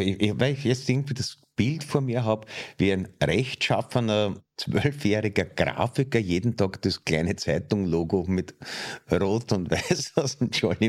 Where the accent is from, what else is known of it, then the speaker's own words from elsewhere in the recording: Austria; dass man merkt, wir sind schon noch bei uns in Österreich.